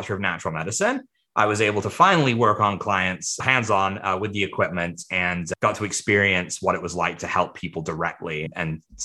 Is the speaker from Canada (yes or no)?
yes; British Columbia, Canada; I'm from British Columbia, Canada.